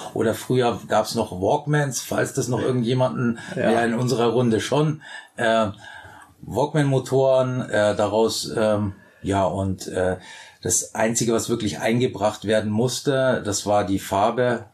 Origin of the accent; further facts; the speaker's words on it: Bavaria, Germany; ich komme ja aus Bayern